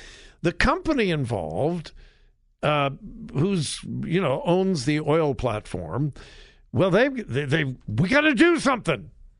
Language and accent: English; California, United States; I've been there dozens of times when I was growing up in California.